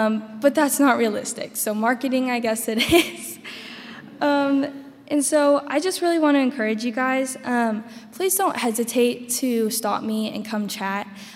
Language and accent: English; Wilmore, Kentucky, United States; also born or lived in Texas; I am legally obligated to say that I was born in Texas, but I was raised in Wilmore, Kentucky.